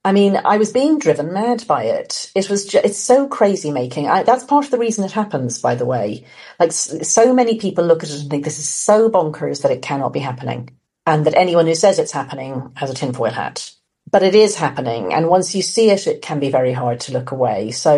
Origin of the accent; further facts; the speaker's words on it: Ireland; obviously I'm Irish, she's Irish too.